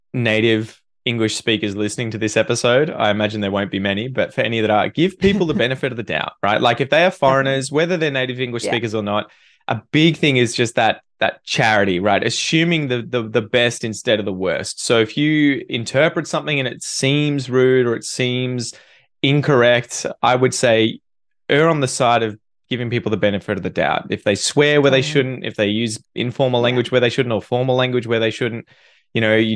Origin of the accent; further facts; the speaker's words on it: Australia; accent: Australian; Would I get away with more informality being Australian? Like, you hearing my Australian accent, if I was in America